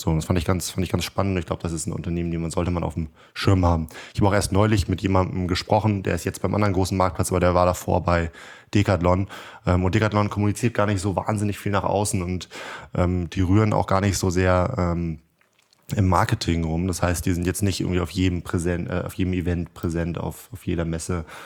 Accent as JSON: {"language": "German", "region": "Northern Germany", "country": "Germany", "said": "Ich als Norddeutscher kennen wir natürlich Wandern nicht so richtig."}